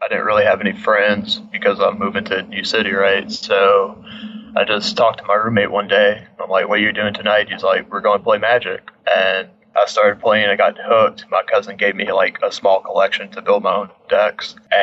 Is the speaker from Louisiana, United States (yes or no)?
yes; Cut Off, Louisiana, United States; now in Lafayette, United States; No, I'm born and raised from a small town called Cut Off, Louisiana.